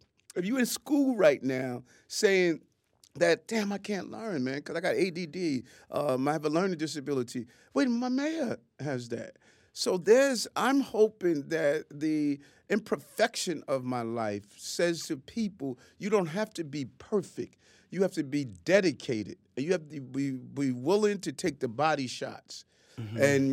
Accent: Queens, New York, United States; growing up in South Jamaica, Queens, dyslexic

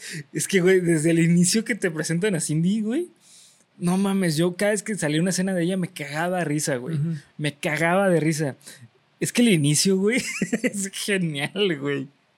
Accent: Mexico; porque soy mexicano

